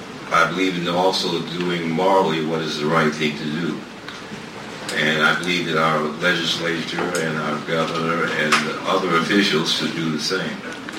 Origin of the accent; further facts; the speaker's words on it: Boston, Massachusetts, United States; also born or lived in New Orleans; I lived in New Orleans. I'm from Boston originally, and we know of the dealings with the Irish and the other people that came in.